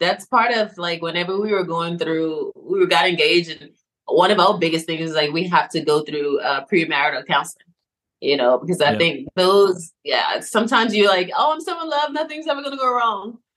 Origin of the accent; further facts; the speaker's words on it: St. Vincent & Grenadines; now in Shreveport, United States; Grenadines, which is in the Caribbean. So even though we spoke English, but my dialect was different, my accent was a little bit, you know, hard for me to understand